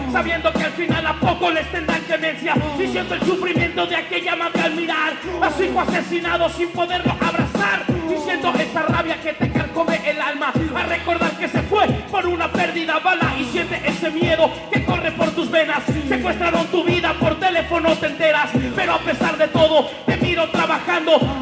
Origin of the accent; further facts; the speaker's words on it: Zumpango, State of Mexico, Mexico; Somos de Zumpango, Estado de México, a 20 horas de aquí, más 2 horas del DF.